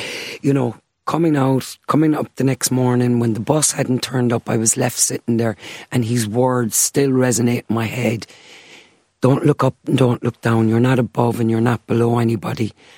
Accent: Limerick, Munster, Ireland; He knew what it was going to be like for a child of colour growing up in Limerick.

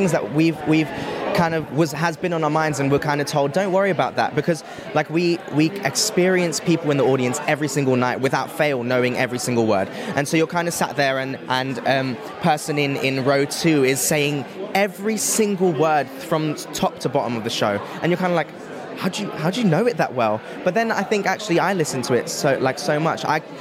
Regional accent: South Africa; now in London, United Kingdom; I am originally from South Africa, but I live in London

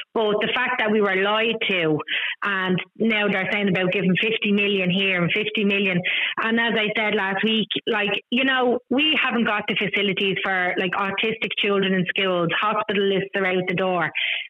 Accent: Dún Laoghaire, Leinster, Ireland; I'm from Dunleary.

